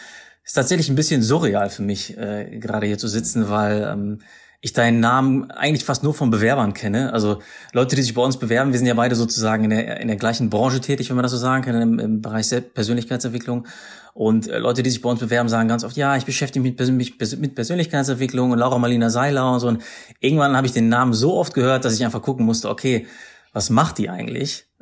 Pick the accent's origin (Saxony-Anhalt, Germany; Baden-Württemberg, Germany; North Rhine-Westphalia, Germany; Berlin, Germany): North Rhine-Westphalia, Germany; Paderborn; Ich bin in Paderborn aufgewachsen, also gar nicht so weit von dir.